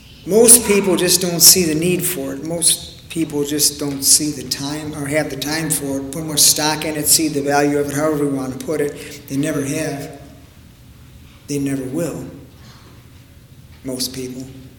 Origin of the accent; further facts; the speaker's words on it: Oregon, United States; We're from Oregon, all right? In the Midwest, they wouldn't know what to tell you what it is, but we know what it is.